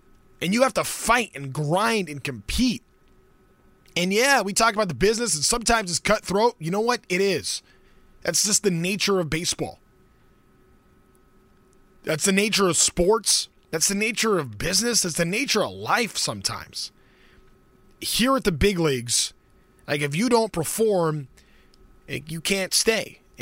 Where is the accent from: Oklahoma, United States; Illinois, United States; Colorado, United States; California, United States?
California, United States; growing up in Southern California, early 2000s, I'm a big college football fan.